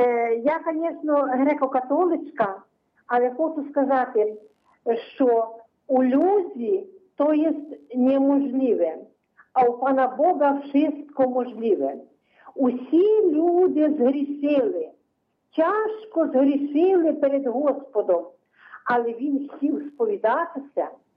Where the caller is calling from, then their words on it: Vinnytsia Oblast, Ukraine; Вінниччина, вітаю вас.